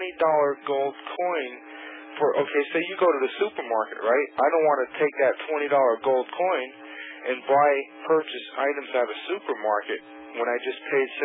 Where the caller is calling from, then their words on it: Pennsylvania, United States; Hi, Bill. … I'm calling from Pennsylvania.